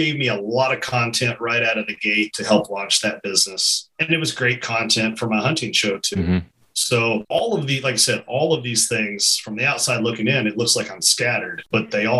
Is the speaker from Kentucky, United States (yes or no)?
yes; Kentucky, United States; growing up in Kentucky, turkeys and whitetails, those were the first two animals that I ever hunted.